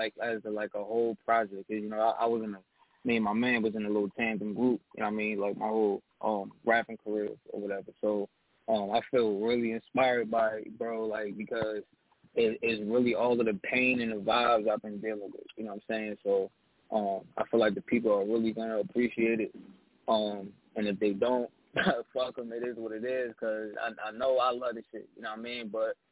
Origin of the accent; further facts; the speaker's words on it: Plainfield, New Jersey, United States; I'm a nigga from Plainfield, you know what I'm saying? I'm a 60s nigga from 700 block in Plainfield, New Jersey.